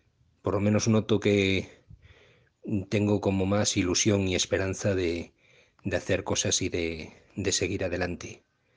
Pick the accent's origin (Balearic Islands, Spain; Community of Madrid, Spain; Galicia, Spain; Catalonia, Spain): Galicia, Spain; Vigo; soy de Vigo.